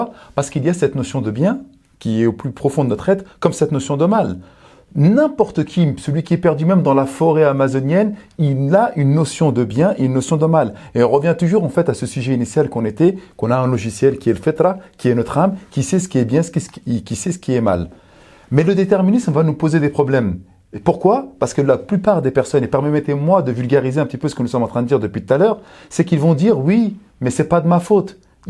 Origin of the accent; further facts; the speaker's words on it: France; j'ai grandi en France, ou parce que j'ai grandi à la cité, ou parce que j'ai grandi dans un environnement